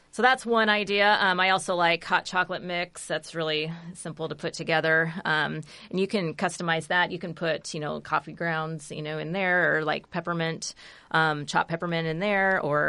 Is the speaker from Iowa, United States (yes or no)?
yes; Ames, Iowa, United States; now in Story City, United States; I grew up in Ames, and I have not grown up with Kringla. But I moved to Story City, and, you know, that's a Norwegian town.